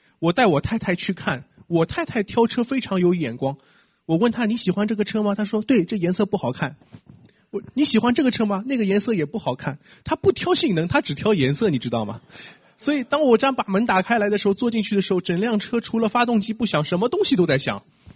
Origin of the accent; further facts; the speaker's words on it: Shanghai, China; now in United States; 我从上海来。